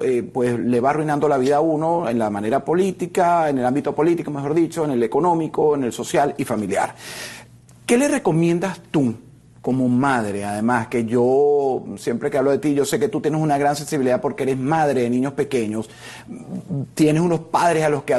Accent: Venezuela; no sé si como periodista, también como coterráneo venezolano

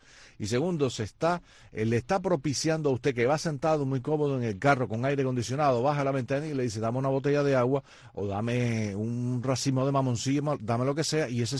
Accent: Havana, Cuba; Acuérdate que yo soy habanero, hay muchas cosas que me perdí.

